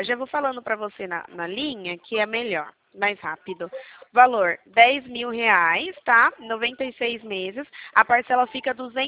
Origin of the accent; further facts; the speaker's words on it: Araras, São Paulo, Brazil; Eu sou de Araras, é São Paulo, nosso estado.